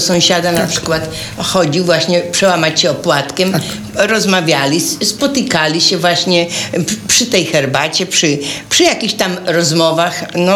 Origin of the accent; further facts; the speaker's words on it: Ostrołęka, Masovian Voivodeship, Poland; ja pochodzę z Kurpi, z Ostrołęki.